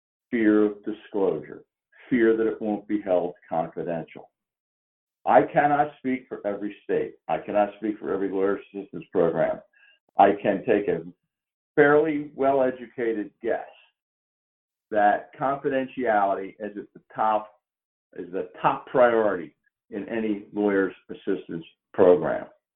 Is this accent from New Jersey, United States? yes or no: no; Pennsylvania, United States; First and foremost, caveat, I'm from Pennsylvania.